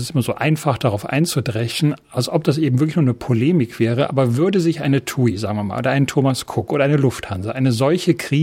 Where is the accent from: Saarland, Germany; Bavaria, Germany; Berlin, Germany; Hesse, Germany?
Berlin, Germany; als Berliner kann ich dir sagen, das Wort S-Bahn tut hier auch gewisse Hitzewallungen und Zornesröte verursachen.